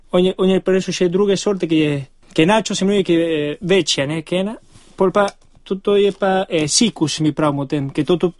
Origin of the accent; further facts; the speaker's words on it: Mendoza, Argentina; Jaz sem točno iz Mendoze, to je proti zahodu Argentine.